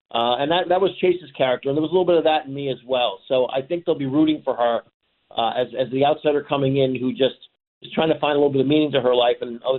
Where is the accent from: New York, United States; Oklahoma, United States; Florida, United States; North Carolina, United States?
New York, United States; Troy; and I grew up in South Troy. We were a middle-class family